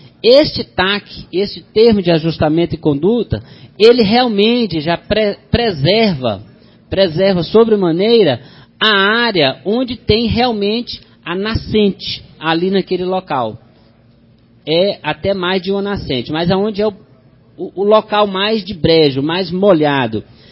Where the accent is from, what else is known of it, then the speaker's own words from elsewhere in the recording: Formosa, Goiás, Brazil; Nós que somos de Formosa, queremos ter, sim, uma Formosa melhor para todos nós